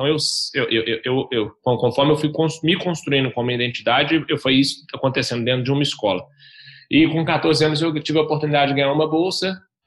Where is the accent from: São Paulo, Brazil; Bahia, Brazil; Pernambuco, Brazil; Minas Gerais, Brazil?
Minas Gerais, Brazil; Belo Horizonte; eu tenho 30 anos, sou natural de Belo Horizonte, venho de uma família bastante humilde